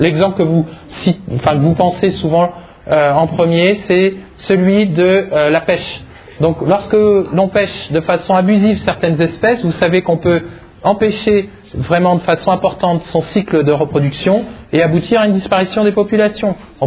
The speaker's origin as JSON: {"language": "French", "country": "France", "said": "Est-ce que nous, on a une responsabilité en tant que Français?"}